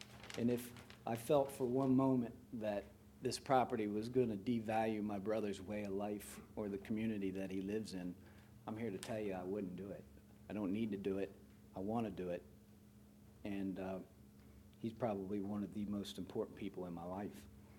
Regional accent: Berlin, Maryland, United States; I was born and raised here on the Eastern Shore. My mom actually was born and raised on a farm just about 2 miles from where we are tonight. And I currently live in Berlin, always was born in Berlin.

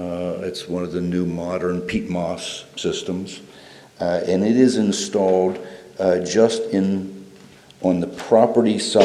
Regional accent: Reading, Pennsylvania, United States; Reading, Pennsylvania.

